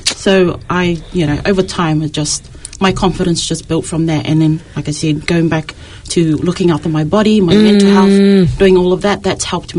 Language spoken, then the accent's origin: English; Rarotonga, Cook Islands; now in Auckland, New Zealand; I'm from the Cook Islands. I was born and raised in Rarotonga, but I've been living here in Auckland, New Zealand for about, I think, 15 to 16 years.